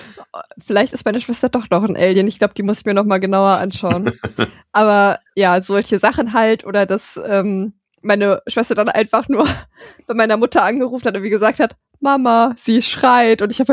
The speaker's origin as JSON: {"language": "German", "town": "Fulda", "region": "Hesse", "country": "Germany", "tie": "born there", "said": "ich bin ja in Fulda geboren worden"}